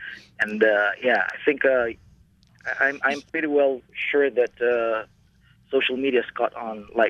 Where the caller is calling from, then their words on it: Doha, Qatar; Yes, I am calling from the Middle East, exactly from Doha, Qatar.